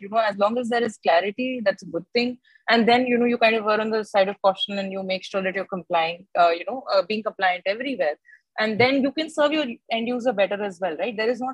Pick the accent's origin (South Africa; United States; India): India; I feel like we are from India and we should be building here and we should be adding, reserves here rather than sort of moving abroad.